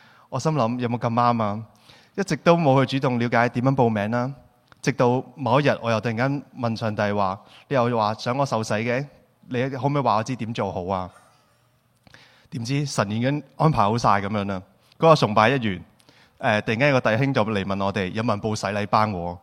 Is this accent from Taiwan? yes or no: yes; Taiwan; born there; 我喺台湾出世